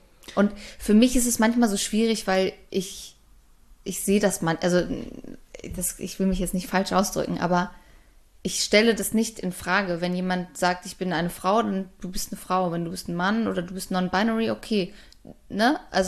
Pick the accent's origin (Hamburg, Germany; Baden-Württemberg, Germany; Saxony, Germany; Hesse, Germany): Hamburg, Germany; accent: Hamburg dialect; Ja, weil das kommt immer dann raus, wenn wir dann unsere Hamburger, unseren Dialekt rausholen.